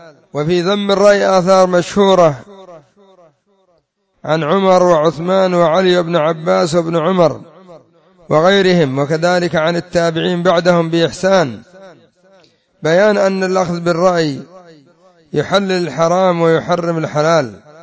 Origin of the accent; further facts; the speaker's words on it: Yemen; وهم عندنا في اليمن يمثلون من يسمون بالزيدية ومن إليهم